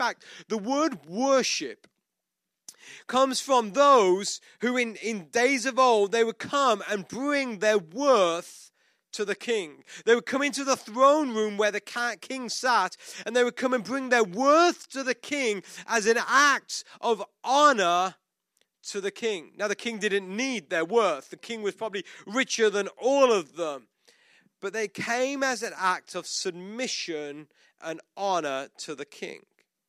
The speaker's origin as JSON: {"language": "English", "country": "United Kingdom", "said": "But they're still our sovereign, as me as a British citizen."}